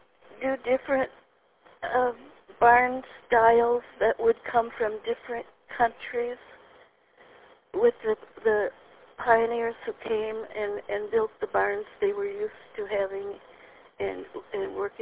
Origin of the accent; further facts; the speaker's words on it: Wisconsin, United States; We are from the Wisconsin area